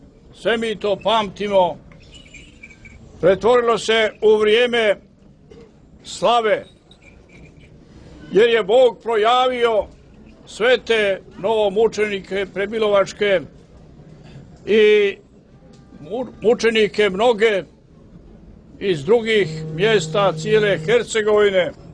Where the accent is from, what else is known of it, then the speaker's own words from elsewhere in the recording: Nikšić, Nikšić Municipality, Montenegro; Kod mene u Nikšiću, u Nikšićkom kraju, u mom zavičaju, imaju još dvije neotvorene jame.